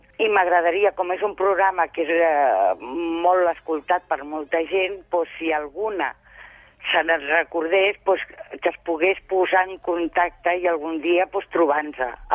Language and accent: Catalan; Sant Cugat del Vallès, Catalonia, Spain; Jo, a mi em deia … perquè jo sóc filla de Sant Cugat realment.